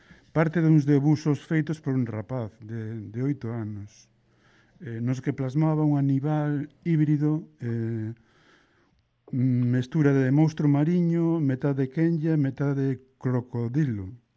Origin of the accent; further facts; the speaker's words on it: Cangas, Galicia, Spain; porque eu tamén son de Cangas, daqui do outro lado da ría.